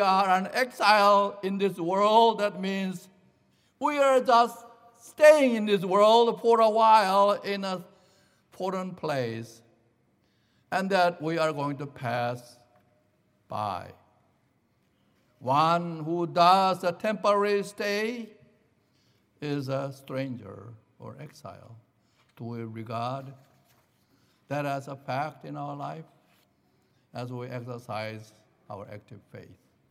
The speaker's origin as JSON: {"language": "English", "country": "South Korea", "tie": "born or raised there", "said": "when I was growing up in South Korea."}